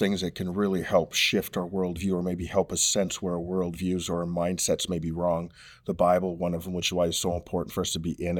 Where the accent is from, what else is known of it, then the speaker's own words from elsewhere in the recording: United States; I grew up in America, so materialism, that's going to be something I'm going to struggle